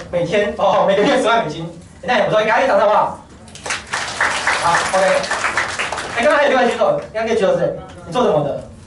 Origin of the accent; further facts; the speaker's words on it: Taiwan; 何其有幸，我们台湾人刚好处于一个共通点